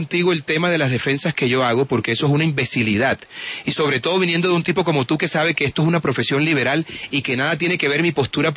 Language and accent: Spanish; Colombia